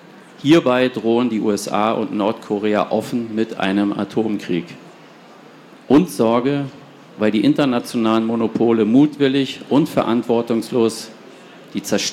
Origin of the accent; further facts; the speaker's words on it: Berlin, Germany; Sie merken schon, ich komme aus Berlin, manchmal bricht es ein bisschen durch